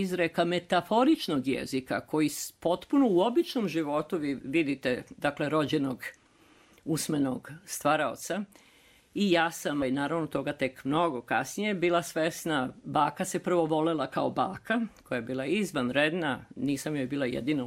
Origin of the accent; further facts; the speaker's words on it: Belgrade, Serbia; I majka je mene dovodila iz Beograda, gde sam ja rođena, tačnije u Zemunu.